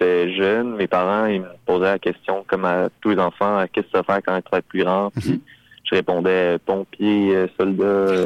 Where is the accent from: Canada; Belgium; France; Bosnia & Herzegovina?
Canada; Longueuil, Quebec; also born or lived in Saint-Lambert; Je suis né à Longueuil, je suis un petit gars de banlieue.